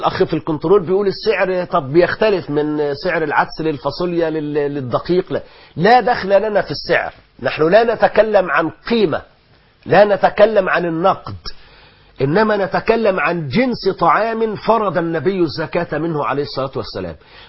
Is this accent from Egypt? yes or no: yes; Egypt; إحنا عندنا في مصر